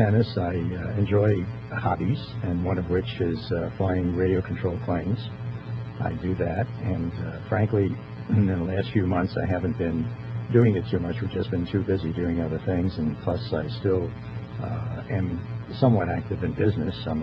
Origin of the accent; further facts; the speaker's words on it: Bronx, New York, United States; I was born and bred in the Bronx, and grew up there until I went into the service.